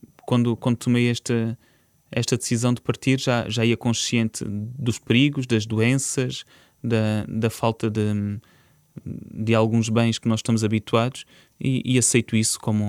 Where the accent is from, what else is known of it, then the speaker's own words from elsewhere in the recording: Mozambique; now in Portugal; eu lembro-me quando vim de Moçambique